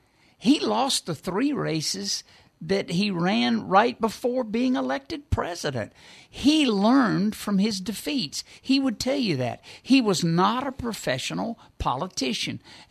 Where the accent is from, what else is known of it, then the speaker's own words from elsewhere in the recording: Bossier City, Louisiana, United States; And, of course, we're from Bossier City, lived on a farm there, and we'd go visit Granddad.